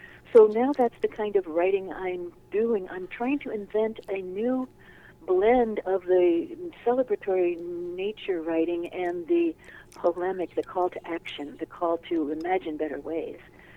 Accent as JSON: {"language": "English", "region": "Ohio", "country": "United States", "tie": "born or raised there", "moved": "as an adult", "lives_now": "Corvallis, United States", "said": "I grew up in Ohio. And my husband and I lived in Cleveland."}